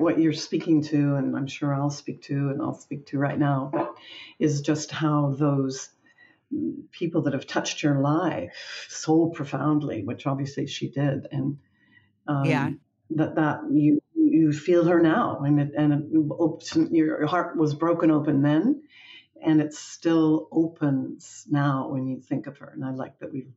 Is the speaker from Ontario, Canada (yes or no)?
yes; Toronto, Ontario, Canada; also born or lived in New Brunswick; I was born in Toronto, in Canada, and grew up sort of between Toronto, then on the east coast of Canada, in New Brunswick, which is right next to Maine, in the Maritime Provinces